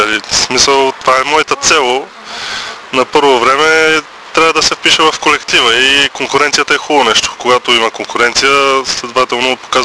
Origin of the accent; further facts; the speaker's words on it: Bansko, Blagoevgrad Province, Bulgaria; Ами да, от Банско съм.